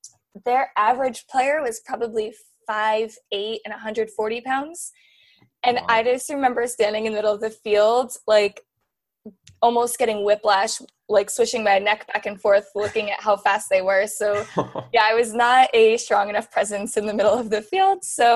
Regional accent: Wall Township, New Jersey, United States; now in Los Angeles, United States; I'm from the Shore, Monmouth County. I grew up in a town called Wall Township.

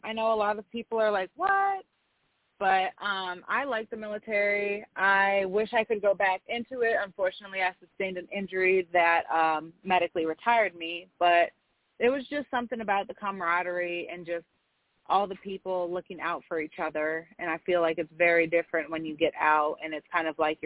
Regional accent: Massachusetts, United States; now in Columbus, United States; I am originally from Massachusetts, and here I am here in Columbus, Georgia.

